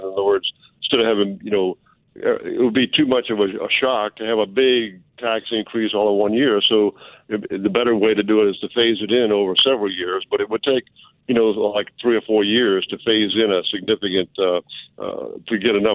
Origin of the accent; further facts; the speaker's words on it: New Orleans, Louisiana, United States; Oh, yeah. I grew up in New Orleans. Went to what's now Brother Martin. Was Coriezu when I went to it many years ago. Yes, I'm from New Orleans.